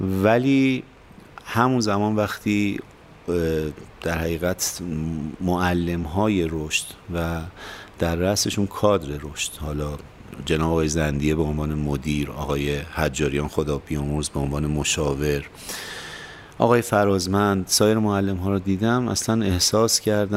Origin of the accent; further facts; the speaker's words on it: Kermanshah, Iran; من سالهای ابتدایی و کودکیم رو در کرمانشاه بودم، مصادف با جنگ بود